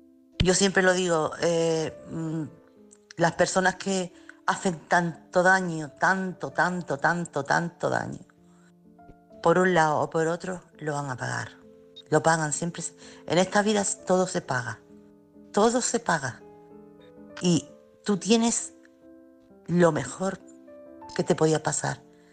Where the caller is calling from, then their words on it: Chiclana de la Frontera, Andalusia, Spain; Buenas noches … corresponsal de Chiclana.